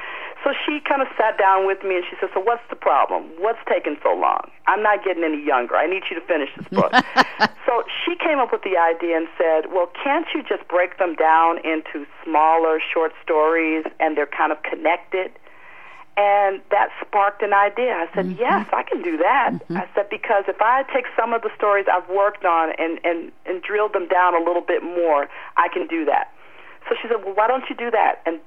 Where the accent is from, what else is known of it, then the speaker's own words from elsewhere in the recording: Chicago, Illinois, United States; moved away as an adult; also born or lived in France; now in Lausanne, Switzerland; I'm from Chicago, but my husband is French. We spent some time in France. for 5 years, and now we actually live in Lausanne, Switzerland, so just near Geneva.